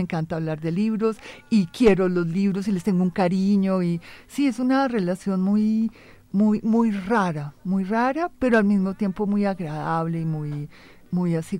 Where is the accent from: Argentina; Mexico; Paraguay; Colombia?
Colombia; Antioquia; también soy paisa y eso es muy particular con los paisas, sí, la limpieza, el orden, etc.